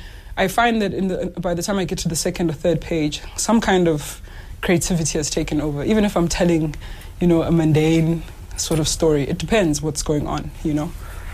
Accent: Malinda, Eastern Cape, South Africa; And also, I grew up in Malinda. Malinda is the first suburb when you're coming from Mdantsane.

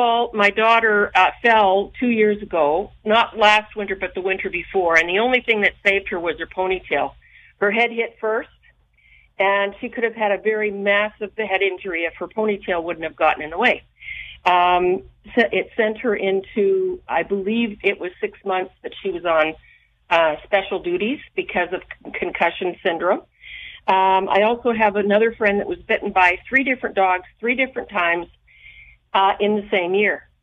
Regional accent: Detroit, Michigan, United States; I grew up in Detroit. I've been around union all my life

